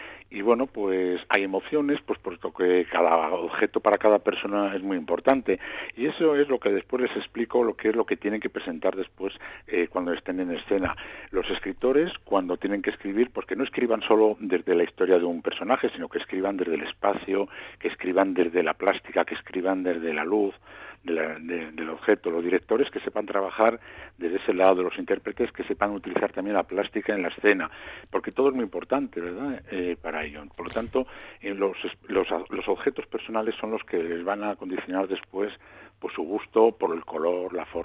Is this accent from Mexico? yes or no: no; Portugalete, Basque Country, Spain; also born or lived in Las Arenas; Sí, pues nací en Portugalete y lo para, bueno, pues y después ya me pasaron a las Arenas, ¿verdad?